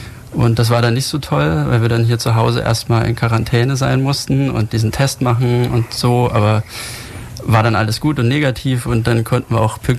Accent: Dresden, Saxony, Germany; born or raised there; also born or lived in Fulda

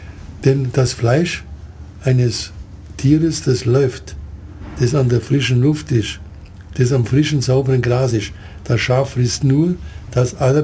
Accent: Southern Germany, Germany; Also ich wüsste, bei uns in Süddeutschland

